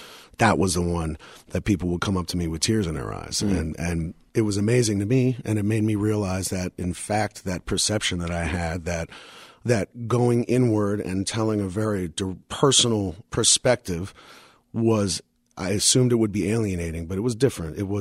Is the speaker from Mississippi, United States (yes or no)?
no; New York City, New York, United States; And it just made sense to me as a New Yorker. It was just something I didn't question. This was what was happening now. This was my city.